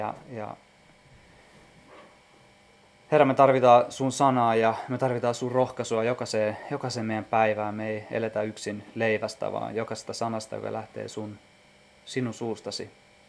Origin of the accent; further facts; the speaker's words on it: Lahti, Päijät-Häme, Finland; mä oon alun perin itse Lahdesta ja tunnen Reetan. Me ollaan käyty siellä samassa seurakunnassa ja mä oon tullut itse uskoon 2007. Mä oon kristitystä perheestä